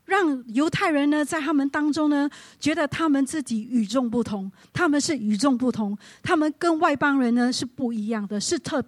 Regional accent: Singapore; 在我们新加坡人在新加坡生活，压力的来源来自三大来源

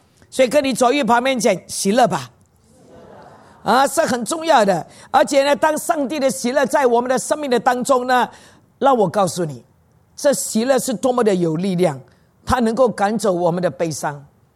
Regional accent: Singapore; 我们新加坡人是真的 not fit 的啊，因为我们这里没有山给我们爬，我们走的都是平地啊。

